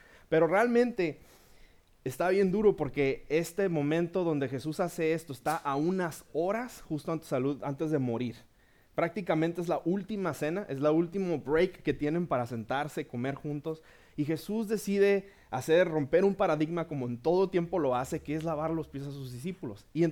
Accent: Tijuana, Baja California, Mexico; Nosotros somos de Tijuana. Crecimos en Tijuana. Nacimos en Tijuana.

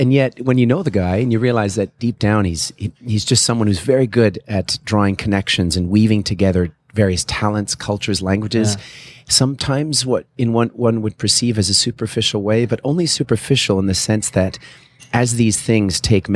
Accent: Montreal, Quebec, Canada; I am from Montreal.

